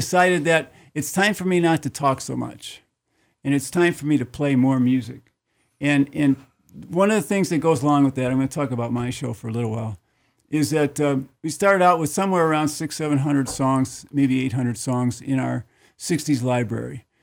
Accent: Chicago, Illinois, United States; I found a book from where I'm from Chicago, which was a WLS, which was a huge radio station in Chicago.

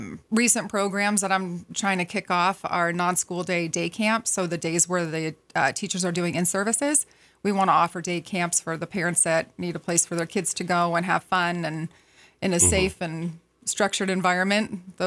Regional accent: Spokane, Washington, United States; now in Sandpoint, United States; Spokane, Washington was my hometown for a long time

